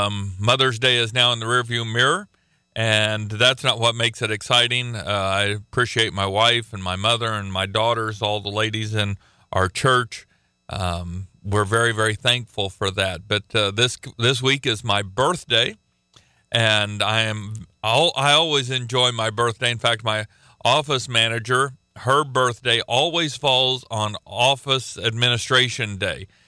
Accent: Oklahoma, United States; And I am from Oklahoma. Gets hotter there than here, colder there than here.

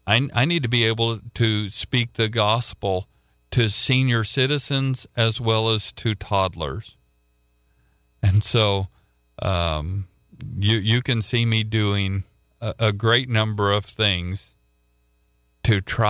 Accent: Oklahoma, United States; I'm from Oklahoma.

